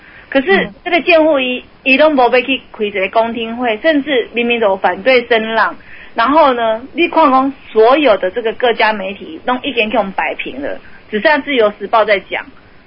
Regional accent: Taiwan; 那我们台湾人民还能相信什么？

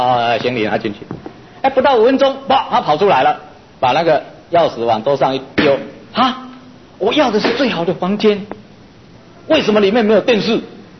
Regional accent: Taiwan; 同时更侧重的台湾我们自己生长土生土长的地方所延伸出来的人文历史与自然的沧桑

